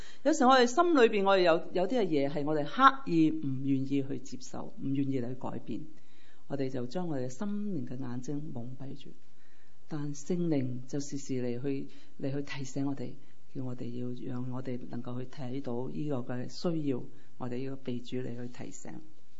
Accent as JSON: {"language": "Cantonese", "region": "Guangdong", "country": "China", "said": "我们广东话，有广东人有时讲一些说话真的很绝的"}